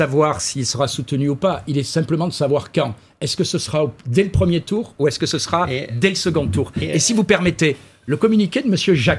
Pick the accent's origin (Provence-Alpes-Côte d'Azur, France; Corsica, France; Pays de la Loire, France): Provence-Alpes-Côte d'Azur, France; Aix-en-Provence; J'ai été élevé à Aix-en-Provence dans un collège militaire.